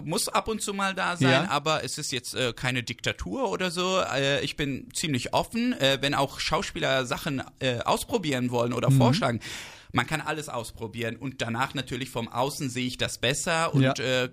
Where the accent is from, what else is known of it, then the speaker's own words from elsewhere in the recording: Bonn, North Rhine-Westphalia, Germany; also born or lived in Istanbul; Also ich komme aus Bonn eigentlich. Ich bin, mhm, in Bonn auf die Welt gekommen, aber danach war ich auch in Istanbul lange Zeit